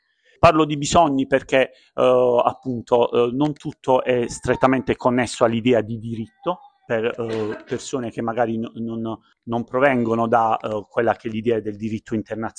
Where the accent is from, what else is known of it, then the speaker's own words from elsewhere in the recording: Bari, Apulia, Italy; vabbè, vengo da Bari.